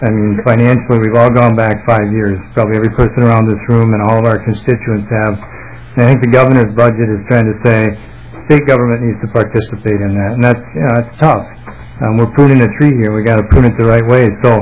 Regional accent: Edina, Minnesota, United States; I'm a freshman, I'm a Republican, and I'm from Edina

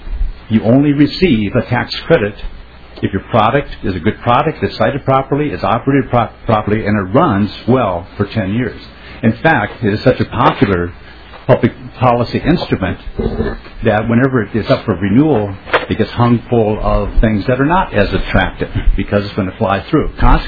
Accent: Minnesota, United States; I am from Minnesota.

